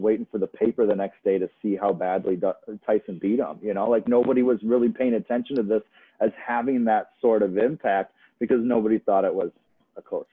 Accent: Midwest, United States; we're two kids from the Midwest, we say controversy a little weird

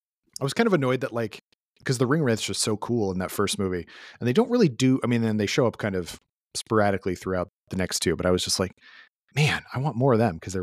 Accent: Colorado, United States; I grew up in Colorado and there's a lot of opportunities to camp in the mountains and whatnot.

